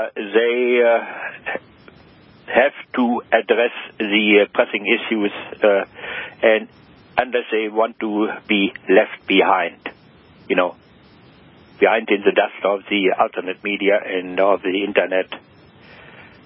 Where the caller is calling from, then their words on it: New Brunswick, Canada; And I'm calling here from New Brunswick, here in eastern Canada.